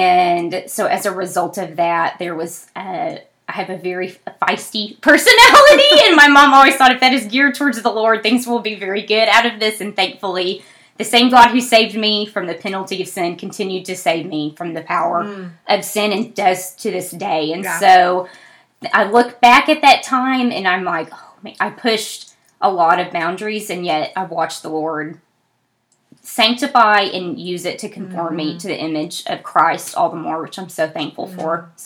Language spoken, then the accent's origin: English; Fort Smith, Arkansas, United States; So, I'm one of four kiddos. I was raised in Fort Smith, Arkansas. My parents are still there.